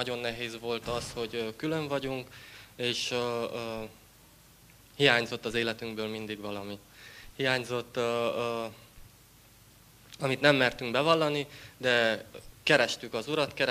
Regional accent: Transylvania, Romania; Elmondta, hogy honnan jövök, Erdélyből származunk.

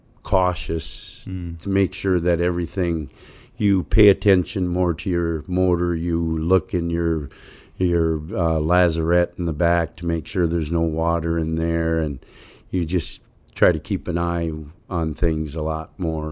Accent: Fairport, Michigan, United States; Yeah, I was born and raised actually in Fairport, right at the end of the peninsula.

